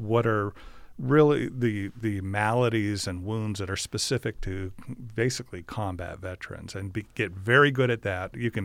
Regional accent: Phoenix, Arizona, United States; I grew up in Phoenix and we used to drive by.

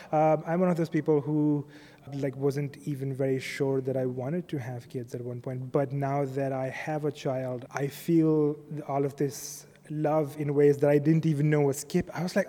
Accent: Pakistan; now in United States; I'm a Muslim, I'm an immigrant, I'm originally from Pakistan, but I identify as a Pakistani American.

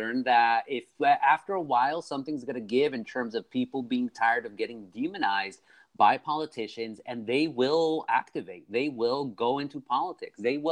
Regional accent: Anaheim, California, United States; But 5 years later in 1999, I'm from Anaheim.

